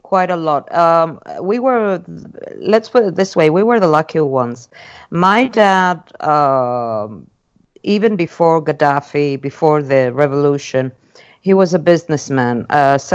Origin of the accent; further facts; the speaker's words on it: Tripoli, Tripoli District, Libya; I was born and raised there in Libya, in Tripoli, actually.